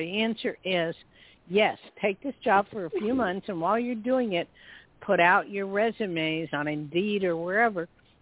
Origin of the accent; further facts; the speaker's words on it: New Jersey, United States; Well, I'm from Jersey, so I totally understand.